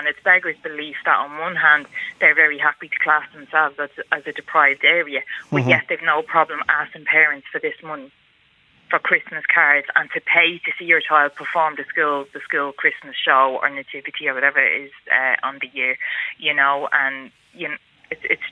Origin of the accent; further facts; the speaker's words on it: Dublin, Leinster, Ireland; I'm from Dublin 7. I grew up on Blackhorse Avenue in Dublin 7.